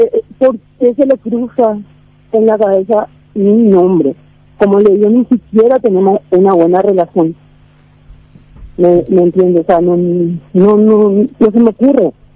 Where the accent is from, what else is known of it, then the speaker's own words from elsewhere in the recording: Mariano Roque Alonso, Central, Paraguay; Yo soy de Mariano Roque Alonso, ¿verdad?